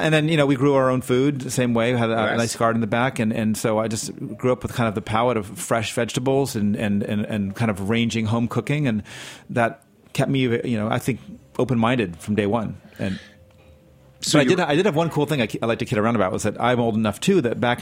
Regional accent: New York, United States; born there; I was born in New York.

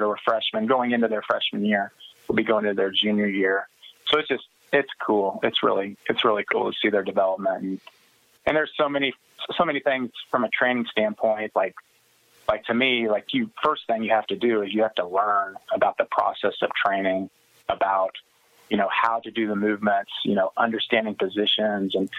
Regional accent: Smith Center, Kansas, United States; I mean, growing up in Smith Center, like, that was it.

